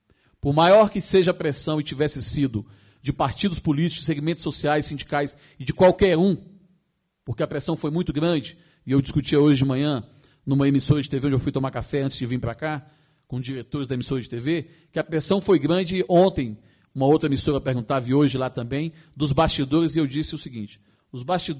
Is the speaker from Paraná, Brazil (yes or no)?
no; Gama, Federal District, Brazil; do Gama, da cidade que eu moro, onde eu nasci e resido até hoje